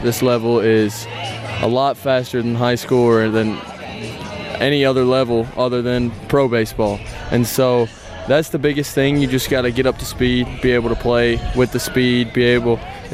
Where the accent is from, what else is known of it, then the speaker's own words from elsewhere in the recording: Alabama, United States; Had a very different character and very different than my hometown up in North Alabama.